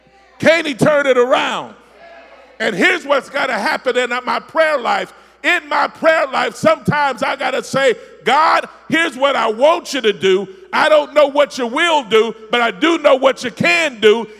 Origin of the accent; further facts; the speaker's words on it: Evansville, Indiana, United States; I'm from Evansville by way of Tucky